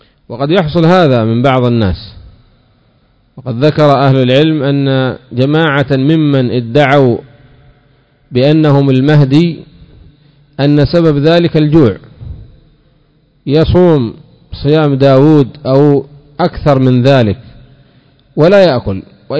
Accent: Yemen; وهذا عندنا في اليمن قليل ضعيف

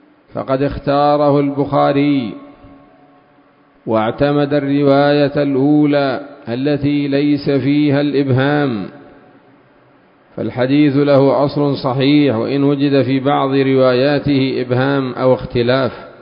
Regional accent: Yemen; من هذا الدجاج الذي عندنا في اليمن

